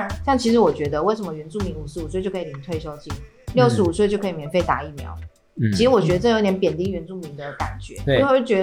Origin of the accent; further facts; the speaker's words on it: Taiwan; 他们不会像我们台湾人这么热情去交心。